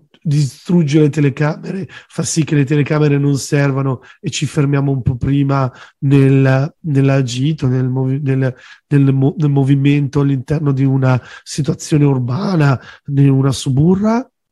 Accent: Campania, Italy; sono napoletano e un odiatore quindi di me stesso.

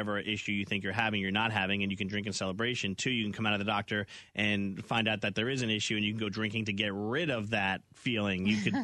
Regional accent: New Jersey, United States; like growing up in New Jersey, Elena, where there was a big Irish population and honestly a big Italian population

